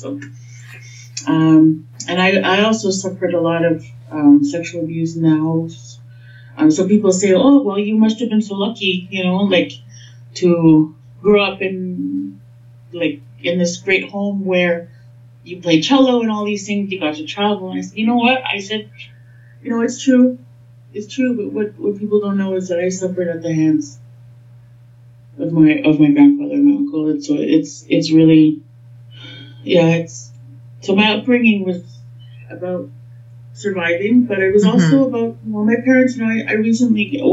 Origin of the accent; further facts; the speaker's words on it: Montreal, Quebec, Canada; also born or lived in Fort Smith; I was transported from Fort Smith to Montreal, Quebec, through the 60s scoop. I was stolen from my mother and father, and I ended up in a very loving home in Montreal.